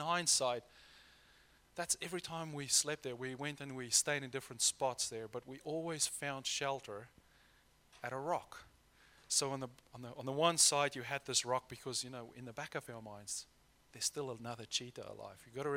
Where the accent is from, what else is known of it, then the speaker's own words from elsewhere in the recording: Free State, South Africa; where I grew up in the Eastern Free State, in the Highveld in South Africa, it's fairly flat. You've got hills, but they're these soft kind of hills.